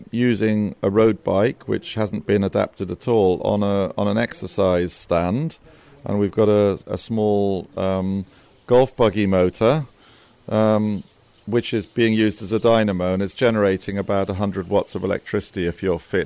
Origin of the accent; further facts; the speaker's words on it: South West England, United Kingdom; And I'm from Gloucestershire, and I'm interested in dome building